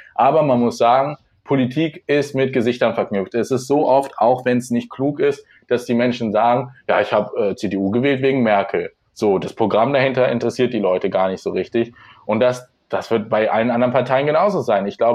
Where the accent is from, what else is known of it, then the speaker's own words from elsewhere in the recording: Lower Saxony, Germany; Also ich komme aus einem kleinen Dorf in der Nähe von Hildesheim, also so 15 Kilometer südlich. Ich bin jetzt für die Ausbildung hergezogen